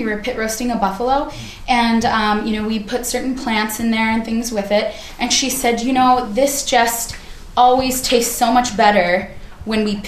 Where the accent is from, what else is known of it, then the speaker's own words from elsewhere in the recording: the Dakotas, United States; And I'm from the Dakotas, right? So like the most landlocked place.